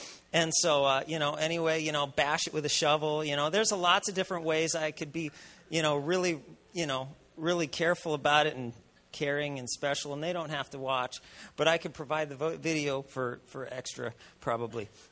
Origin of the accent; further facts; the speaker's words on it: Minnesota, United States; I'm a redneck from Minnesota. So I grew up, you know, doing all this kind of stuff and shooting arrows and shooting guns and shooting animals.